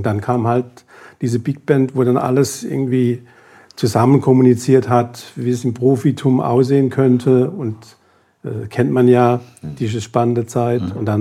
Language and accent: German; Bad Friedrichshall, Baden-Württemberg, Germany; Dann nördlich von Heilbronn.